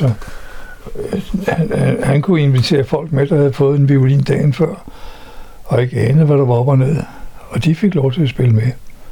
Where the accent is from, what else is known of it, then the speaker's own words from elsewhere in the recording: Copenhagen, Capital Region of Denmark, Denmark; Jeg mener, jeg er københavner. Jeg stammer jo ikke noget sted fra anden København.